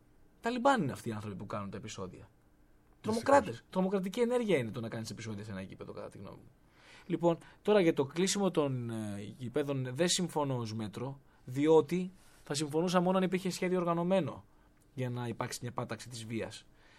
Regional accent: Heraklion, Crete, Greece; λόγω ότι είμαι από το Ηράκλειο Κρήτης, έμενα και κοντά στη Νέα Σμύρνη

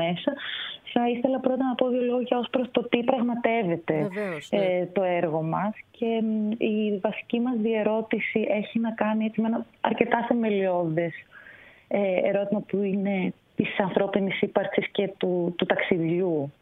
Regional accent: Thessaly, Greece; με τις πλημμύρες στο χωριό μου στη Θεσσαλία

